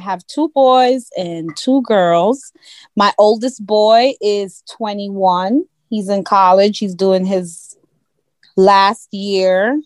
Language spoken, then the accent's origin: English; Clarendon, Jamaica; also born or lived in Kingston; But I was born in Kingston, and I grew up in Clarendon with my grandmother.